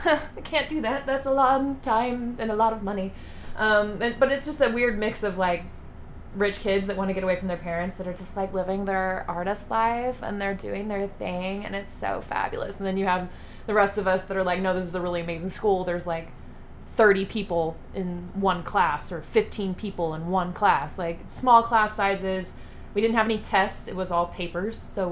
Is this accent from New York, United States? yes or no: no; Lubbock, Texas, United States; now in Austin, United States; And so that's when I came back and I moved to Austin. I'm from Lubbock, Texas. So I was a little closer to my family, but still has the cushion.